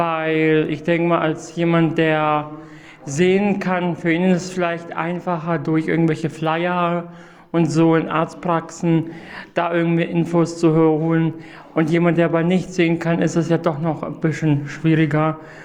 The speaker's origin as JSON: {"language": "German", "town": "Nuremberg", "region": "Bavaria", "country": "Germany", "said": "ich bin 35 Jahre alt und ich komme aus Nürnberg."}